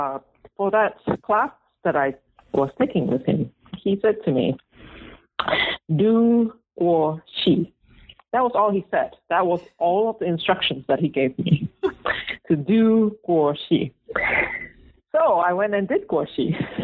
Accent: Malaysia; also born or lived in Singapore; growing up, I grew up in Malaysia and Singapore.

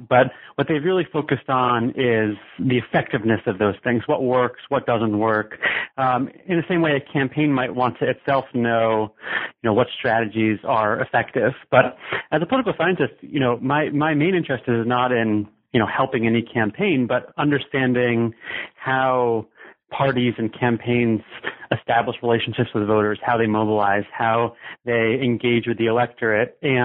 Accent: Providence, Rhode Island, United States; I'm from Providence, Rhode Island, so I haven't ventured too far out of New England.

